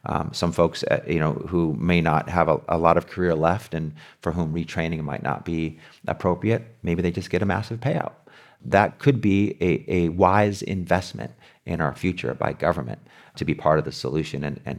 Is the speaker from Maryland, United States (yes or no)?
no; La Paz, California, United States; I grew up in La Paz in the headquarters of United Farm Workers of America. My dad worked in the front office with Cesar Chavez, my mom in the preschool with Dolores Huerta.